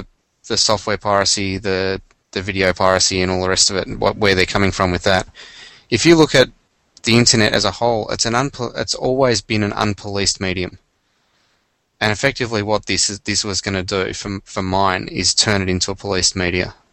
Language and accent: English; Australia; as an Australian, I've got services that are hosted in the US.